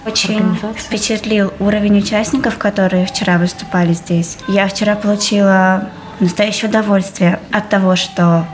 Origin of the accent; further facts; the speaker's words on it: Nizhny Novgorod, Nizhny Novgorod Oblast, Russia; Я из Нижнего Новгорода.